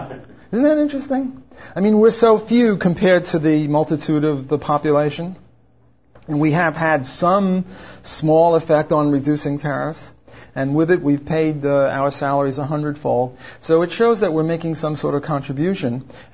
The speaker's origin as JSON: {"language": "English", "town": "New York City", "region": "New York", "country": "United States", "tie": "born or raised there", "said": "I was brought up in New York City, and you know they have those walk and don't walk signs"}